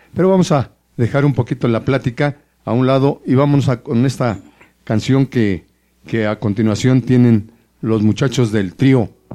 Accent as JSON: {"language": "Spanish", "town": "Atlapulco", "country": "Mexico", "said": "Esta es la música de mi tierra. Esta es la música con la que nos damos a conocer, con que Atlapulco se da a conocer."}